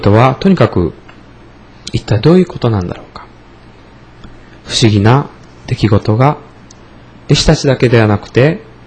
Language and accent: Japanese; Osaka, Japan; now in Nara, Japan; 私は大阪の出身ですが、故郷の言葉を聞く